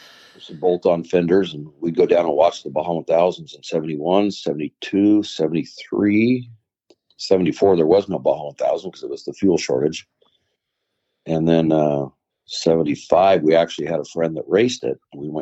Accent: Chula Vista, California, United States; I was born in Chula Vista, California, which is San Diego area, for those of people not local knowledge of that. Born and raised in San Diego. I'm 67 years old.

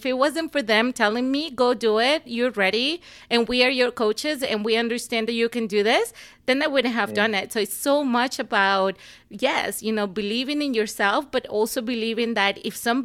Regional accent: Venezuela; the swimming pools we used to train at in my home town, they were broken for several months. And so the first 6 months of me in my diving career, I didn't touch a swimming pool because we didn't have anything to work with. We had an opportunity to travel to the capital city in Caracas

